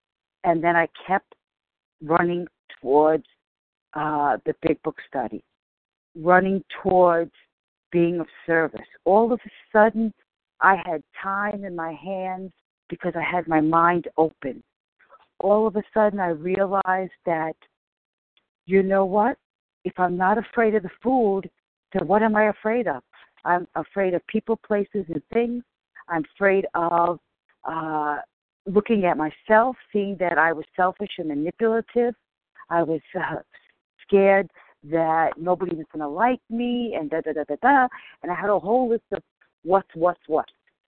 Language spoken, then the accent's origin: English; New York City, New York, United States; from the Bronx.